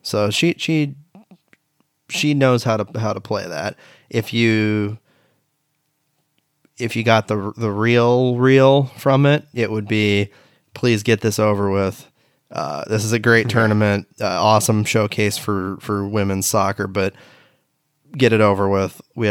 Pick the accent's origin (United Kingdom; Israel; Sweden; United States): United States; Beaverton, Oregon; particularly in my hometown of Beaverton, Oregon